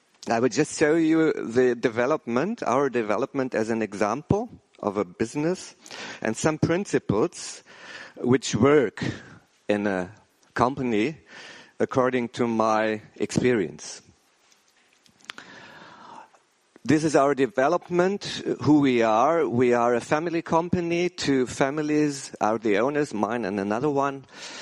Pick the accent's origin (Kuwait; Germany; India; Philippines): Germany; English is a second language; I'm not familiar in giving lectures or even keynotes in English because I'm from Germany and not so much traveling.